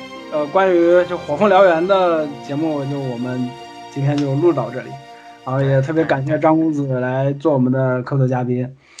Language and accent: Chinese; China